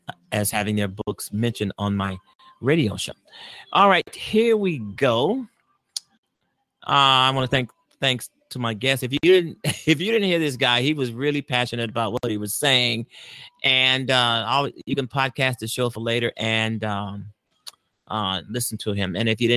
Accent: Chicago, Illinois, United States; since I'm in Chicago and I'm a Chicagoan, of course I want them to win.

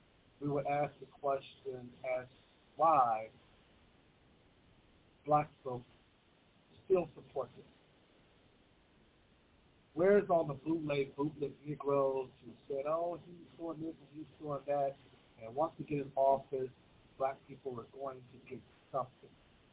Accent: Oklahoma City, Oklahoma, United States; I'm originally from Oklahoma City, so we knew about this even as young people.

